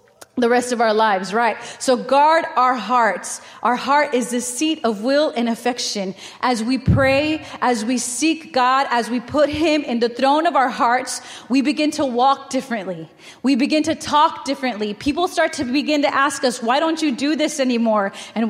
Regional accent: Texas, United States; now in Houston, United States; I will mention it again because I'm from the Valley. It is a small town. We've got one highway that gets us from point A to point B, and we only have exits on one side of the highway. I get to Houston.

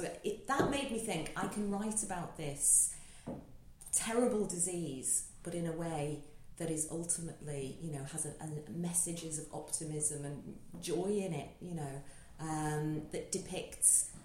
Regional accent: Liverpool, North West England, United Kingdom; I'm originally from Liverpool.

